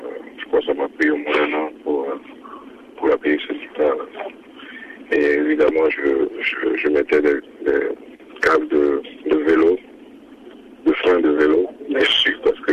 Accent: Benin; also born or lived in Côte d'Ivoire / Paris / Boston; Ben, le Bénin, j'ai grandi au Bénin, je suis né au Bénin.

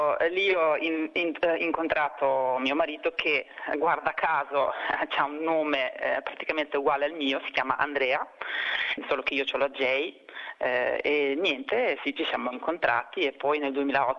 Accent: Slovenia; Italian is a second language; moved away as an adult; io sono slovena, di origine slovena, la mia terra è la Slovenia dove sono nata, lì c'ho la mia famiglia che vive là. Ho studiato, ho vissuto lì, finito l'università e poi sono andata in giro per il mondo

